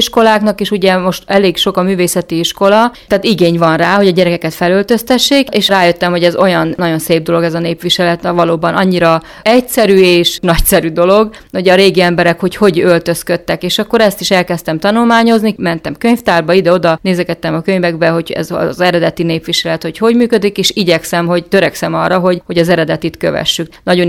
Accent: Szabolcs-Szatmár-Bereg, Hungary; born there; now in Fehérgyarmat, Hungary; Én Fehérgyarmatra 86-ba költöztem át, férhez jöttem ide Gyarmatra, Szatmári Medibe születtem, onnan jöttem át

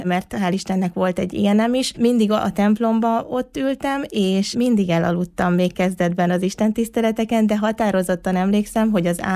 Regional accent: Mezőkeresztes, Borsod-Abaúj-Zemplén, Hungary; born there; 1988-ban költöztek Mezőkeresztesre. Én is itt születtem, vagy ide születtem, ugye, 91-ben.

